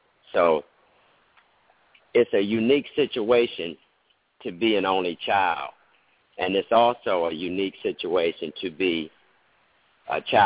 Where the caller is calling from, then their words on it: Detroit, Michigan, United States; I'm calling in from Detroit, Michigan.